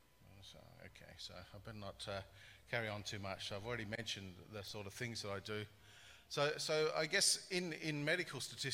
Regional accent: Australia; I'm from Australia, so there's a little plug for Australia

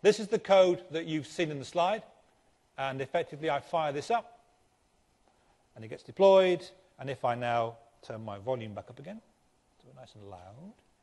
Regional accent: United Kingdom; because I am from Great Britain, who invented speaking and doing things properly, of course.

